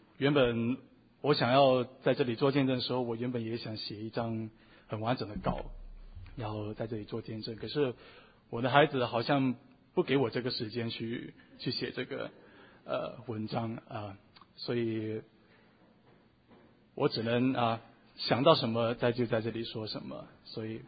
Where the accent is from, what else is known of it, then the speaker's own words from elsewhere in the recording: Guangdong, China; born there; 我出生在中国广东然后的一个家庭。